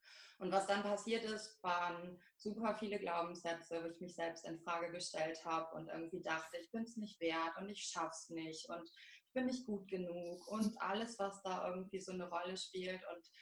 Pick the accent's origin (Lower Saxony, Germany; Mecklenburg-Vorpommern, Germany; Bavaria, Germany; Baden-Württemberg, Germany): Lower Saxony, Germany; ich bin 37 Jahre jung, ich komme aus dem Emsland.